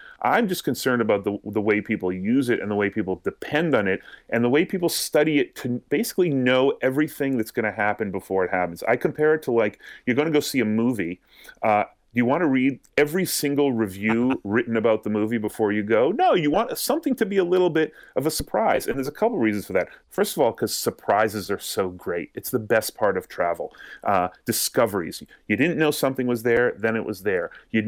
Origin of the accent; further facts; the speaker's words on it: Massachusetts, United States; I'm from Massachusetts, so I've certainly been on, I've actually been on a tour like that.